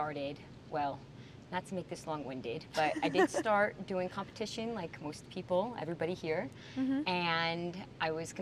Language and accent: English; New Jersey, United States; I grew up in North Jersey, so I was like, we have to go into New York City?